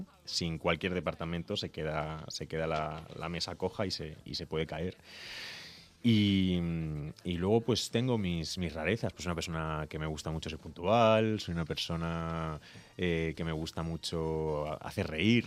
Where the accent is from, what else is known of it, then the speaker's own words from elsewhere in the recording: Madrid, Community of Madrid, Spain; also born or lived in Córdoba, Spain; yo nací en Córdoba y me gusta mucho haber nacido en el sur. Y lo que pasa es que a los 4 años añitos ya estaba en Madrid. O sea, ajá, que soy un madrileño de adopción, pero un madrileño casi de sangre, casi.